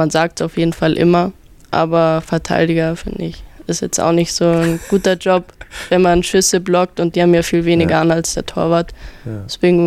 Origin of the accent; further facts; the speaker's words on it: Geretsried, Bavaria, Germany; Und ich komme ja auch aus Geretsried. Deswegen, ich kenne viele dort, auch von früher schon, von klein auf.